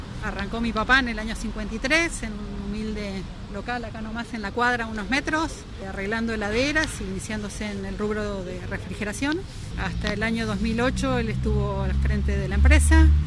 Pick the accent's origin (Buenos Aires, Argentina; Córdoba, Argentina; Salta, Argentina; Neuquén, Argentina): Neuquén, Argentina; de ser parte de Neuquén, siendo neuquinos, tanto mi papá como nosotras